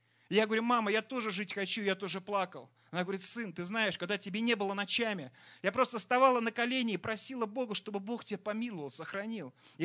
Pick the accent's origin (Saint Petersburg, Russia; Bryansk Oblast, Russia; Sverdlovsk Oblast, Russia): Saint Petersburg, Russia; born there; я родился в Санкт-Петербурге не в верующей семье.